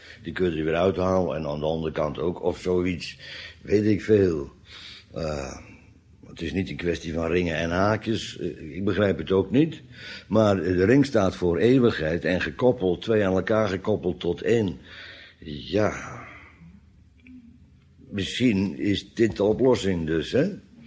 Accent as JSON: {"language": "Dutch", "country": "Netherlands", "tie": "born or raised there", "said": "Maar kijk, ik ben opgegroeid aan de Oude Rijn in de dagen dat er nog schepen langskwamen."}